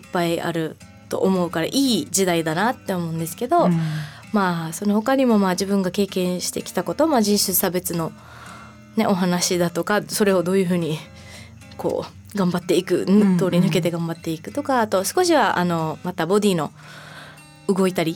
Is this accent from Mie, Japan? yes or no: no; Naha, Okinawa, Japan; やっぱ自分もやっぱ沖縄県那覇市で生まれて育ってるので、